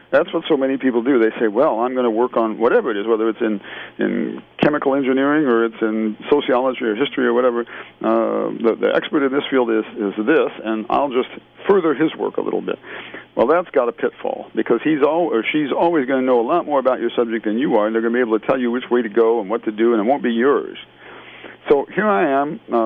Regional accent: Illinois, United States; I grew up in Illinois. I had never really been out of the Midwest.

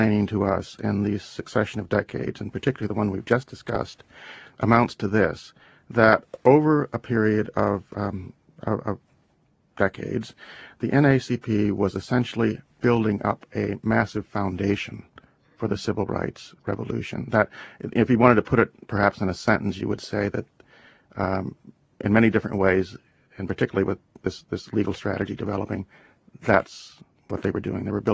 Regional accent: Buffalo, New York, United States; And I'm from Buffalo

